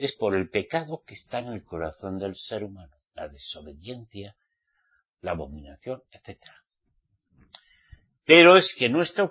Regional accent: Spain; Yo soy español

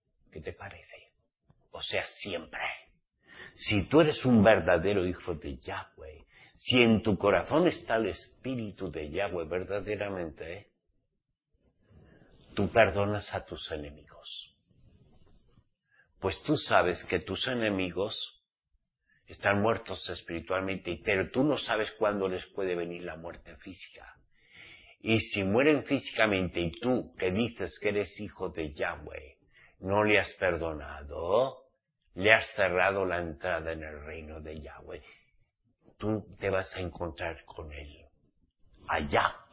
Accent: Spain; Porque aunque yo soy español

